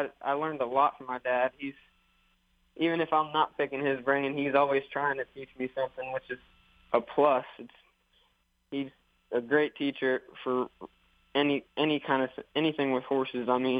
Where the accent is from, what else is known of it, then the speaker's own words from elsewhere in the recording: Oklahoma, United States; In Oklahoma, yes, ma'am.